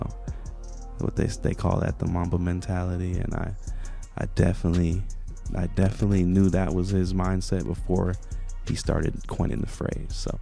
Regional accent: Auburn Hills, Michigan, United States; Well, I'm actually from Auburn Hills. If you guys know anything about basketball, NBA, the Pistons used to play in Auburn Hills at the Palace, and that's where I grew up, right around the corner.

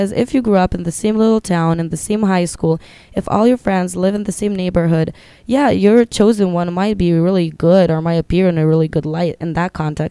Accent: Lithuania; I moved here from Lithuania, which is a really small country with only a population of 3 million people in the Baltics. And I left all my friends, all my family back there.

